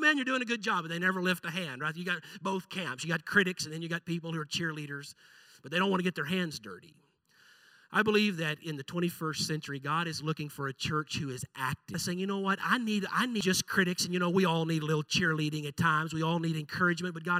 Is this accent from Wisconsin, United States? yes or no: no; Texas, United States; I was raised in Central Texas, about 4 hours from here